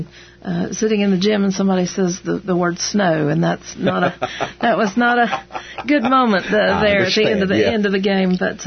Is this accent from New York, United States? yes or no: no; Hendersonville, North Carolina, United States; going to Appalachian and growing up in Hendersonville, that the mountains create their own weather, you know.